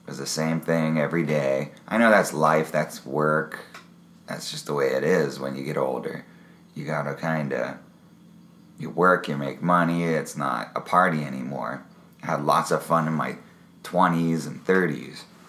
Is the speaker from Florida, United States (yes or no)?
no; Pennsylvania, United States; now in Bellingham, United States; I'm from Pennsylvania. I've been living in the Pacific Northwest for a long time in Seattle-Tacoma area in Bellingham.